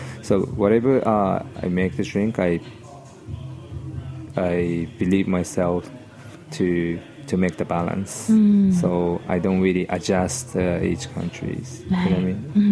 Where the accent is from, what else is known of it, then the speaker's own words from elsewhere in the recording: Japan; English is a second language; now in New York, United States; I grew up in Japan. I spend time here in New York and outside of Japan these days. But yeah, I grew up in Japan.